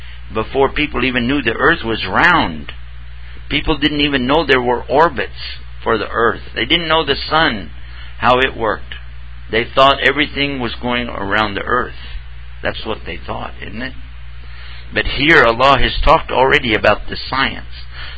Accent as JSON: {"language": "English", "region": "Texas", "country": "United States", "said": "I'm going to try my best to pronounce it right too, but I am from Texas, so I do have a handicap when it comes to speech."}